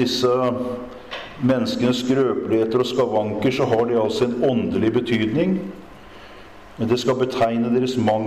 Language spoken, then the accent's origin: Norwegian; Kragerø, Telemark, Norway; Det var en vekkelse bort i Sandidal utenfor Kragerø der jeg kommer fra.